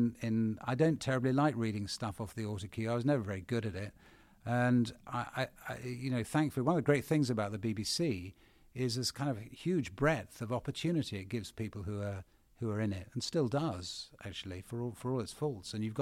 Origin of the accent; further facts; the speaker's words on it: Bath, South West England, United Kingdom; So I grew up in Bath kind of alone, weirdly.